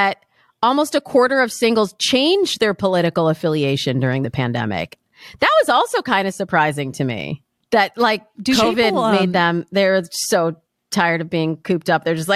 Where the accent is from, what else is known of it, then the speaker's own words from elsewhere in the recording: Michigan, United States; now in California, United States; I can't handle the cold, which is one of the reasons I live in California, even though I'm from Michigan.